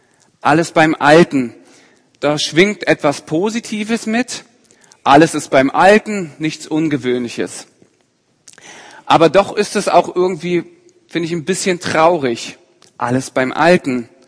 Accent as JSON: {"language": "German", "region": "Berlin", "country": "Germany", "tie": "born or raised there", "said": "ich komme gebürtig aus Berlin, man hört es mir nicht mehr ganz an, aber ich bin ein Berliner und von daher fahren meine Familie und ich mindestens einmal im Jahr nach Berlin."}